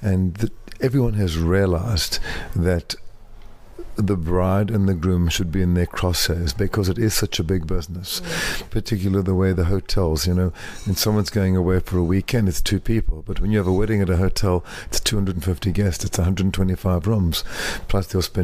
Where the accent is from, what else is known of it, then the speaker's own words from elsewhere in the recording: South Africa; moved away as an adult; I didn't want to really stay in South Africa at the time because I didn't know what the future was going to be.